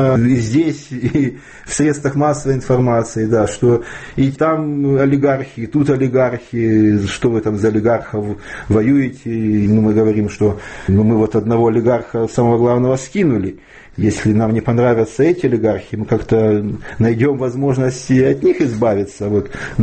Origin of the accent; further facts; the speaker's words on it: Kharkiv Oblast, Ukraine; Мы все из Харьковской области были.